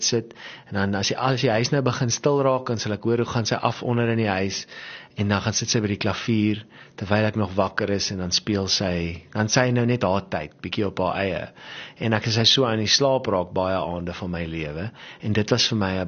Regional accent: Johannesburg, Gauteng, South Africa; Ek het groot geword in Johannesburg, in Agste straat.

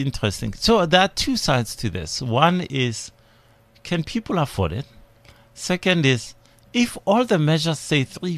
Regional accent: Limpopo, South Africa; I'm from Limpopo originally.

